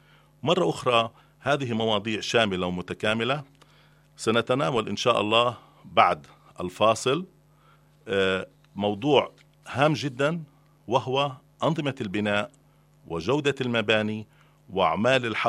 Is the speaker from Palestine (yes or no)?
yes; Palestine; كثير حقيقة من المواطنين عندنا في فلسطين بشكل عام وفي نابلس مثلا بشكل خاص يعانوا من هذا الموضوع